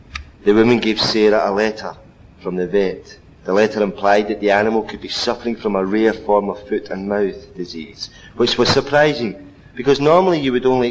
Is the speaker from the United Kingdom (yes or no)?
yes; Johnstone, Scotland, United Kingdom; I'm 33 years old. I live in Johnson. I was brought up in Johnson. I'm still staying in Johnson. That's 15 miles west. Yeah. It's 15 miles outside Glasgow towards the Ayrshire coast. That's what it is. It's different from the city. It's quieter, which I like. It's a village as such. It's just outside Paisley.